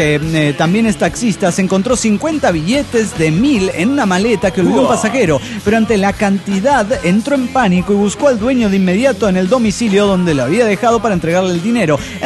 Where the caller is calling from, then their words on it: Cuernavaca, Morelos, Mexico; de Cuernavaca, Morelos, México.